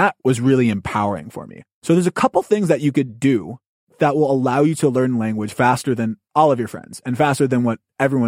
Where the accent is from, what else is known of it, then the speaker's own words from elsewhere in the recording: California, United States; I'm a Californian.